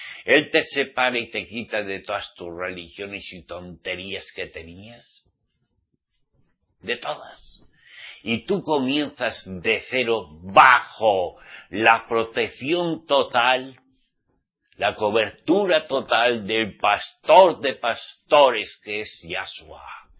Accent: Navarre, Spain; y más en mi tierra, Navarra

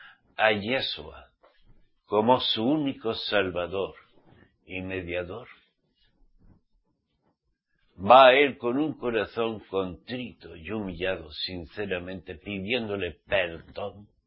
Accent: Navarre, Spain; y más en mi tierra, Navarra

